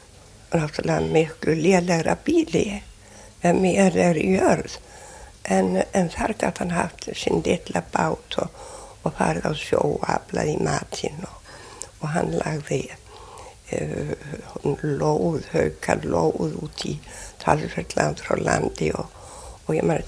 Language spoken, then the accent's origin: Icelandic; Eldjárnsstaðir, Northeastern Region, Iceland; also born or lived in Skálar; Já, ég nú, svo fluttu foreldrar mínir þaðan í Eldjárstaði á Langanesi.